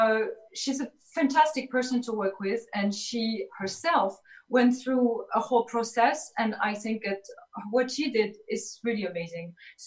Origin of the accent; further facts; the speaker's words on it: Paris, Île-de-France, France; English is a second language; moved away; as you hear my accent, I'm from Paris, and when I came here 8 years ago, it was a great challenge.